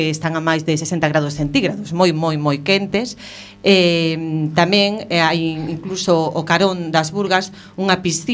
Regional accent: Ourense, Galicia, Spain; Son de Ourense.

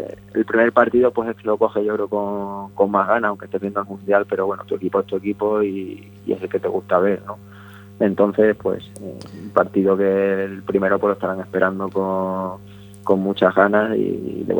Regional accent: Extremadura, Spain; Soy extremeño

